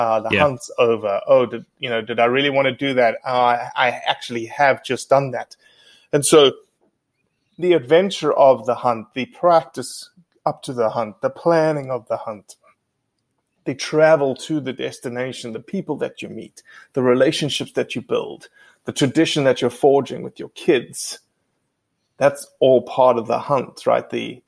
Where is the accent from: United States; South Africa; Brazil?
South Africa; I always wanted to be a game ranger. That's the thing that boys growing up in South Africa want to become, right?